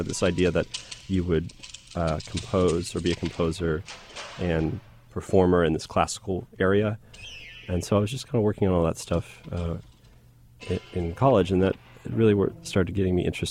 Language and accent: English; Kentucky, United States; I'm from Kentucky, but it just happens to have like nationally recognized percussion program.